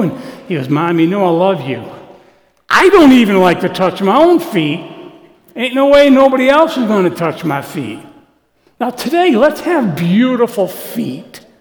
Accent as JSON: {"language": "English", "town": "Oswego", "region": "New York", "country": "United States", "said": "Yeah, I'm from Oswego, yada, yada, yada."}